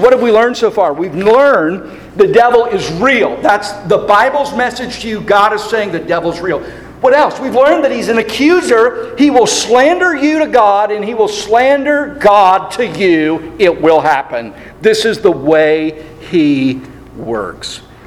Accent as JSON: {"language": "English", "region": "Pennsylvania", "country": "United States", "tie": "born or raised there", "said": "I, growing up in Pennsylvania, I always had a dog."}